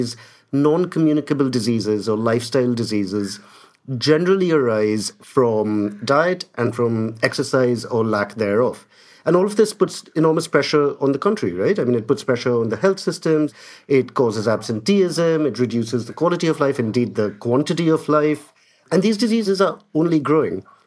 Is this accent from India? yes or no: yes; India; Most Indians, including me, will tell you that there's no such thing as Indian food.